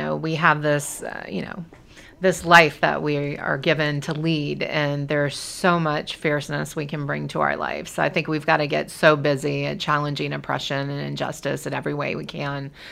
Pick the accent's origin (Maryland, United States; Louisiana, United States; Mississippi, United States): Louisiana, United States; New Orleans; you can imagine what I and my brother were experiencing growing up in the New Orleans, a very black and white city